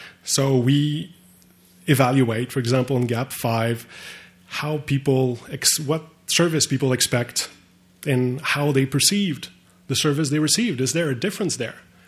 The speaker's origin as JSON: {"language": "English", "country": "Canada", "said": "As a Canadian taxpayer who does not have the luxury of not paying taxes"}